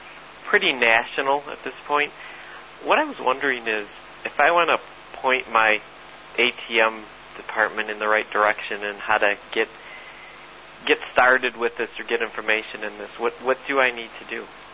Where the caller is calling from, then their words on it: Michigan, United States; I'm calling in from Michigan.